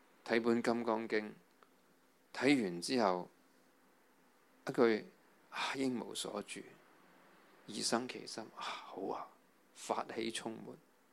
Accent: China; 我哋中国人讲情绪是忽学而能

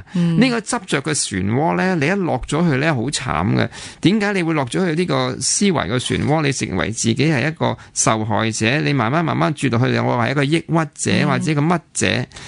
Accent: Hong Kong; 因为我作为一个香港人，好珍惜

